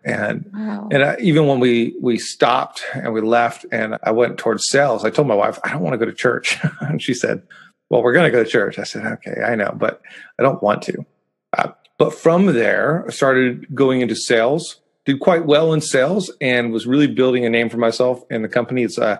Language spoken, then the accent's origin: English; Washington, United States; also born or lived in Mexico; I'm originally from Washington, then lived in Mexico for 7 years and came back to Washington. Mm-hmm. Yeah. Mexico, 7 years, grew up there.